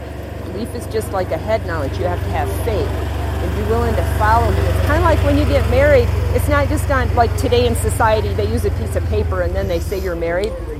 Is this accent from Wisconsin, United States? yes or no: yes; Wisconsin, United States; We live in a little camper van and we travel around America. We're from Wisconsin originally.